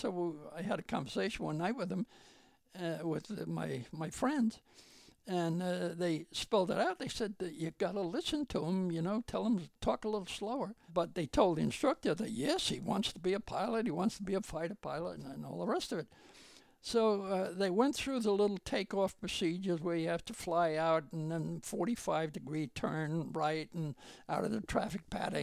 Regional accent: New York, United States; I was always interested in the sea because I grew up on Long Island. I used to sail and boat and fish.

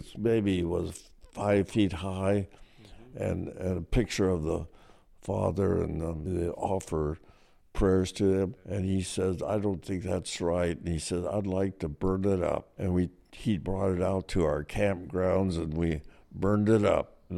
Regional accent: Dinuba, California, United States; I said, we're from Fresno. And then one guy got up and says, well, he was from Dinuba, one of the airmen there. And I said, well, I really am too.

